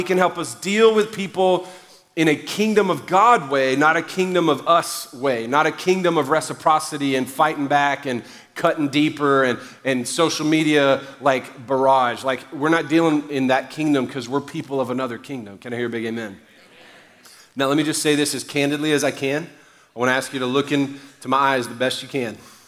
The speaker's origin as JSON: {"language": "English", "region": "Louisiana", "country": "United States", "said": "I'm the youngest of 3 boys too though, and I'm Cajun, which means I know how to do paybacks."}